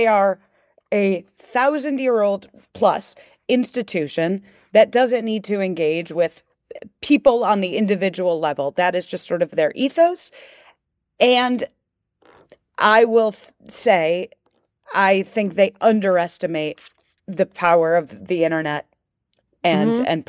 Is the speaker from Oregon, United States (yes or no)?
no; Chicago, Illinois, United States; born there; I was born in Chicago.